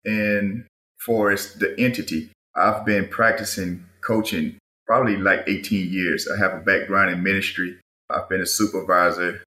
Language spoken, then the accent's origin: English; Columbia, Mississippi, United States; got out of the service and returned back to my hometown of Columbia, Mississippi.